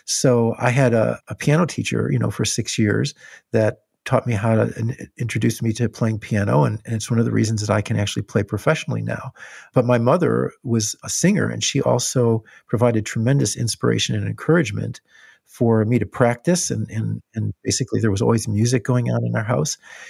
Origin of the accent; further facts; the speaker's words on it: Illinois, United States; And I remember my dad specifically taking me to this high school parking lot, you know, where I grew up in Illinois.